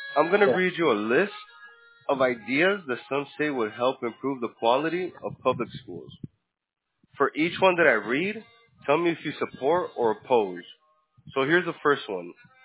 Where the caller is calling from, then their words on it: Florida, United States; I'm calling from Florida, sir. We're located in Florida.